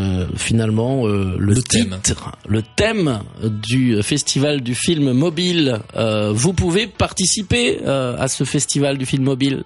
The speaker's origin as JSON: {"language": "French", "country": "France", "said": "on est des Français, on n'est pas obligé de faire que, tout le temps comme les Américains."}